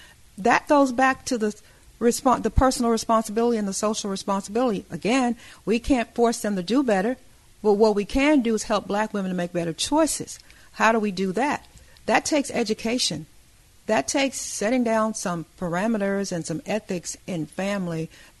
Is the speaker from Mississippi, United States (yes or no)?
yes; Mississippi, United States; And, you know, I grew up in Mississippi. I have six, there's six of us.